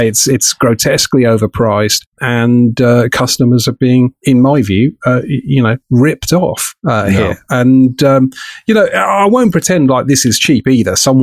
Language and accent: English; United Kingdom; I'm British.